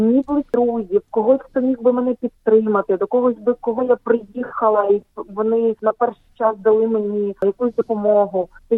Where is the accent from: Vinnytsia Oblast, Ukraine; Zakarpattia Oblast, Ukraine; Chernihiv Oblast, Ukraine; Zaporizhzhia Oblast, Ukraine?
Chernihiv Oblast, Ukraine; moved away as an adult; now in Australia; Я виросла в Чернігівській області, в маленькому містечку. В Австралії 2.5 роки.